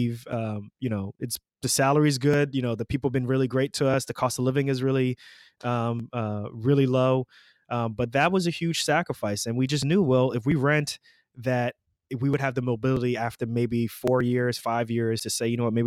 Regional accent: New York, New Jersey area, United States; We're both from the New York, New Jersey area.

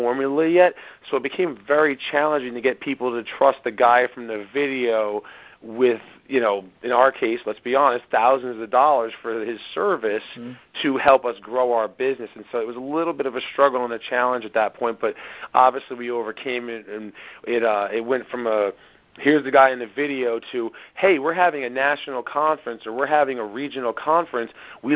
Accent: Bayonne, New Jersey, United States; So I'm originally from Bayonne, New Jersey, and I've lived here all my life, and I basically harbor everything about the New Jersey mind flow of dedication, hard work, and perseverance.

